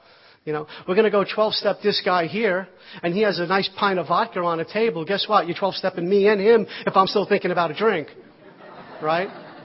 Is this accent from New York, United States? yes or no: yes; Brooklyn, New York, United States; I grew up in Brooklyn, New York, like you didn't know by the way I speak.